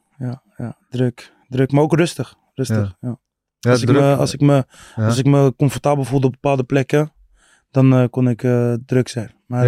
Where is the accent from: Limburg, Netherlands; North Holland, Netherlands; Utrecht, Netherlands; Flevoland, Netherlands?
Utrecht, Netherlands; Amersfoort; Ja, opgegroeid in Amersfoort.